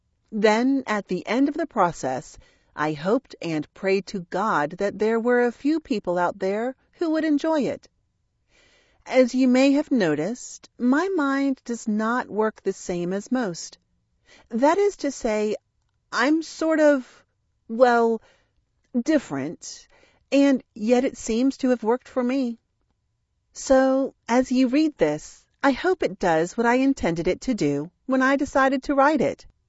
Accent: Metairie, Louisiana, United States; I was born in Jefferson Parish, Louisiana, at Ochsner Hospital, January 26, 1958. I lived in a house on Herring Road in Metairie until I was, let's say 8 or 9, maybe 10.

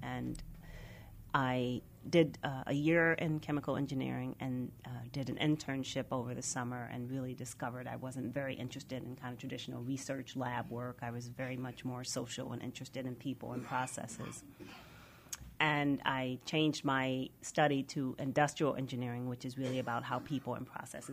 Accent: Lorain, Ohio, United States; So I grew up in Cleveland, Ohio, actually a little town called Lorain, Ohio, just west of Cleveland.

